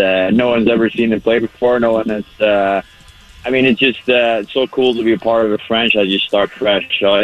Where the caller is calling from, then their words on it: Stockholm, Stockholm County, Sweden; I'm calling from Stockholm, Sweden, and right now it's 10:30 p.m.